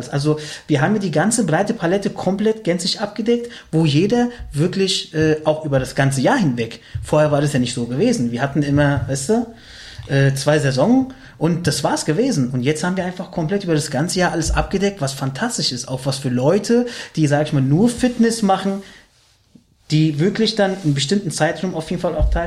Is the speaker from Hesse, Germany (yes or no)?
yes; Hesse, Germany; born there; aber auf gut Deutsch oder Hessisch sage ich nur, dass ich der gebürtige Hesse bin.